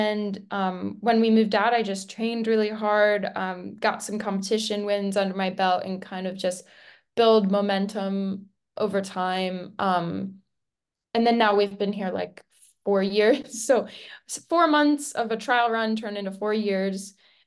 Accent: Pennsylvania, United States; I grew up in Pennsylvania, and my first experience was in California.

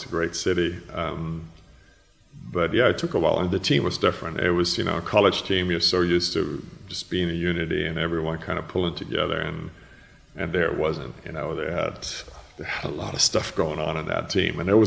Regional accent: Seattle, Washington, United States; we're in the 80s and we are young, we're from the Northwest, and they were a little different culture, different principles.

